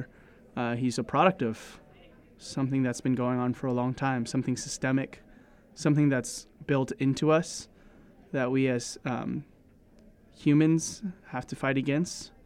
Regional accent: Seattle, Washington, United States; I was born and raised in Seattle.

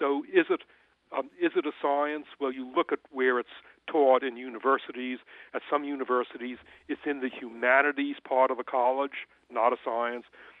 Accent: United States; I grew up in the United States, and so I acquired the usual American views

